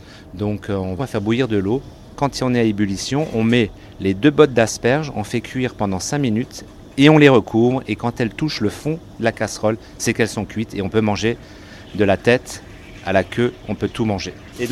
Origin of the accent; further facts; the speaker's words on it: Grand Est, France; Je suis ancré parce que je suis alsacien dans l'âme et j'ai toujours voulu ouvrir mon restaurant en Alsace.